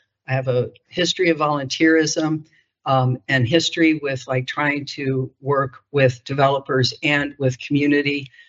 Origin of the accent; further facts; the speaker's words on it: Copley, Ohio, United States; now in Kent, United States; I grew up in Copley, but then worked in New York City, retired, came back to Kent.